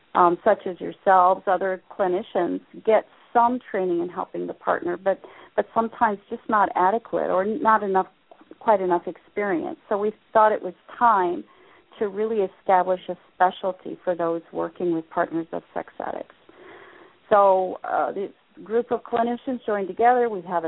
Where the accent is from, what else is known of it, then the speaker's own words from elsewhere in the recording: Cincinnati, Ohio, United States; in October it will be in my hometown, which is Cincinnati, Ohio.